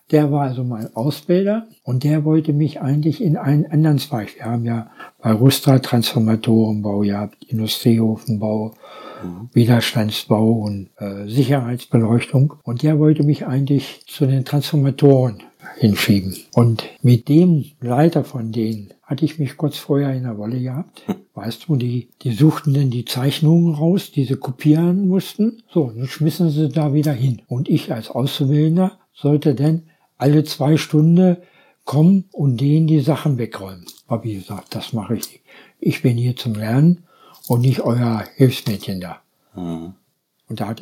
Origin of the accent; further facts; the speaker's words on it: Göttingen, Lower Saxony, Germany; born there; Aber geboren bin ich in Göttingen.